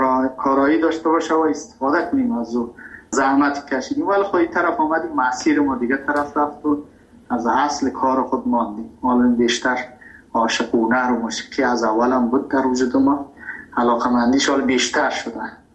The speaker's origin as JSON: {"language": "Persian", "country": "Afghanistan", "moved": "yes", "lives_now": "Iran", "said": "ما مهاجر شدیم در ایران، من ایران که رفتم، تحصیل ما، کس که میخواد در ایران رشد کنه تحصیل کنه به عنوان یک افغان متاسفانه نمیتونه اونقدر چانس دست بیاره."}